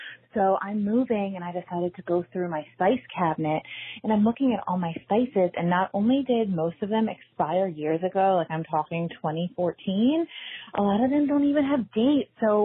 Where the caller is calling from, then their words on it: Lansdale, Pennsylvania, United States; I'm calling from Lansdale.